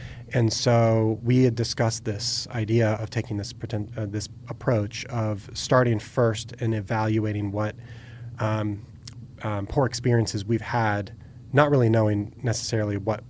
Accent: Bethlehem, Pennsylvania, United States; Yeah, so I grew up in the Bethlehem area, which is the east side of Pennsylvania.

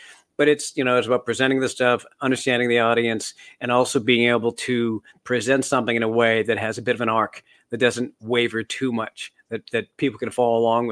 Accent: Canada; I'm Canadian originally, and I'd been around the United States quite a bit.

